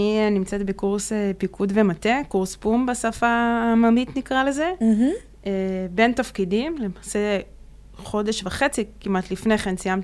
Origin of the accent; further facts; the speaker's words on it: Ashdod, Southern District, Israel; now in Tel Aviv, Israel; אני אשדודית okay. במקור, אז ככה שהזקות זה נושא אצלנו שהוא יחסית רגיש